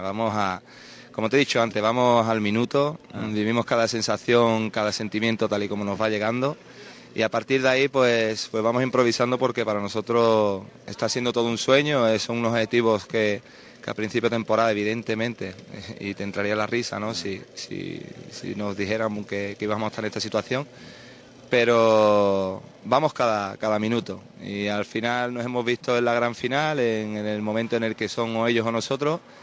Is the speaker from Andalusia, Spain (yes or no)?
yes; Chiclana, Andalusia, Spain; Soy de Chiclana.